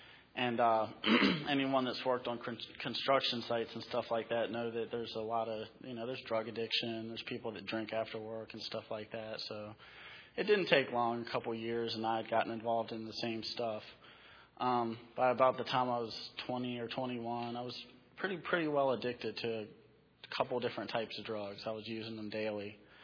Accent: Fredericksburg, United States; I'm from Fredericksburg. I actually grew up about 3 miles from where we're opening the farm at.

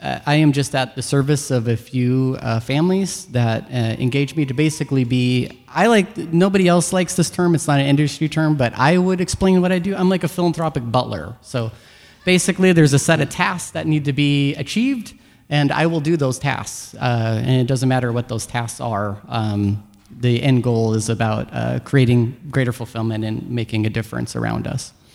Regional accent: Minot, North Dakota, United States; also born or lived in Grand Forks, United States; I was born in Minot, North Dakota. Lived there up until my first year of high school, moved to Grand Forks, North Dakota, went to the Harvard of the North, UND, then came here.

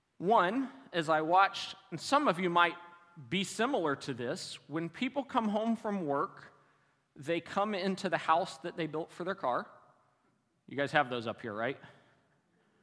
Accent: Decatur, United States; I come from Decatur. I have a little hobby farm that we get to enjoy.

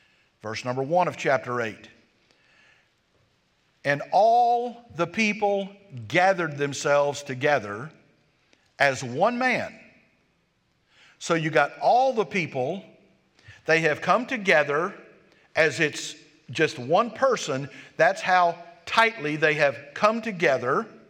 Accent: the South, United States; It was something that was a part of growing up in the South.

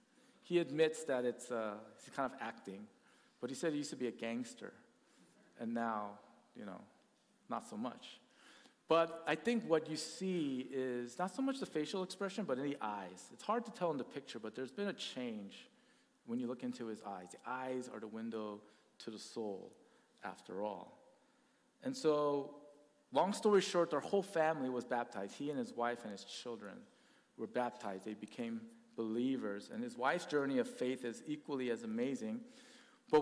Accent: California, United States; when I was growing up in California, I thought Taiwan was a predominantly Christian nation, because all my Taiwanese friends happen to be Christians.

